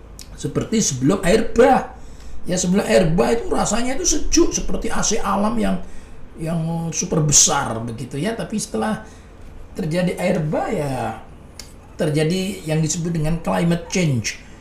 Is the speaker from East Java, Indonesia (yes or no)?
yes; East Java, Indonesia; born there; Lalu saya ini lahir di Pulau Madura, ya.